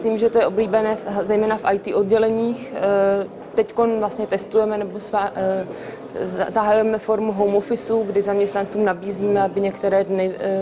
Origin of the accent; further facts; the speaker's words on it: Mladá Boleslav, Central Bohemian Region, Czechia; Já vlastně, ačkoliv pocházím z Mladé Boleslavy